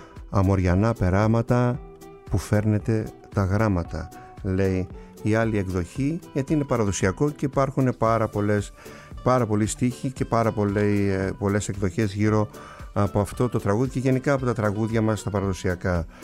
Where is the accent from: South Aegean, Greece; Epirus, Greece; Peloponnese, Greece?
South Aegean, Greece; Kasos; σε φίλους μου και γνωστούς μου από το νησί μου την Κάσο